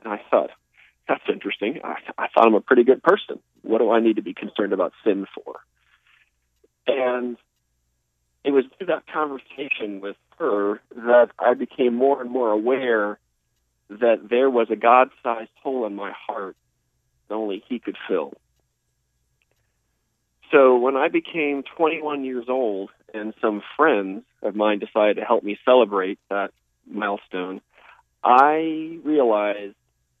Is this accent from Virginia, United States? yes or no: yes; Virginia, United States; also born or lived in Bangkok, Thailand; Born in Bangkok, Thailand, traveled around the world with my parents, none of which I remember, though, and really spent most of my time in the East Coast of the United States, in Virginia